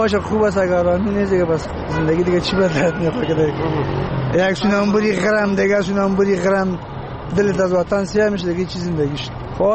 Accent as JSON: {"language": "Persian", "region": "Kabul", "country": "Afghanistan", "said": "از بیادر از کابل هستم."}